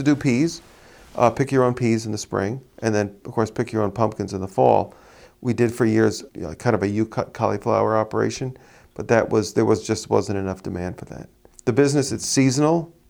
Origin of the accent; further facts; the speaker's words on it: Peconic, New York, United States; Well, I was born in Greenport Hospital, and I am a fourth-generation farmer in Peconic